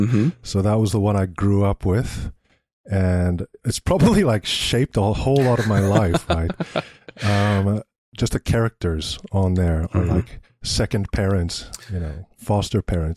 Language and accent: English; Canada; now in Wellington, New Zealand; But you might tell from my accent that I'm not from New Zealand. I actually grew up in Canada.